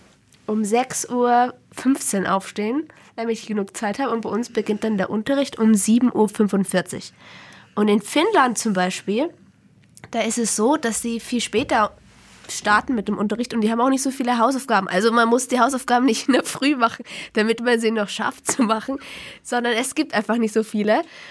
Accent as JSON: {"language": "German", "country": "Austria", "said": "Und wie du gesagt hast, nicht wie bei uns in Österreich, müssen sie sich schon früh entscheiden, sondern viel später erst."}